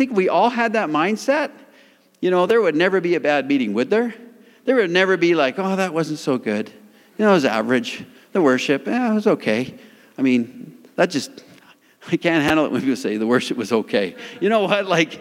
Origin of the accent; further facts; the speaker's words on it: Calgary, Alberta, Canada; Now, I come from Calgary, Alberta.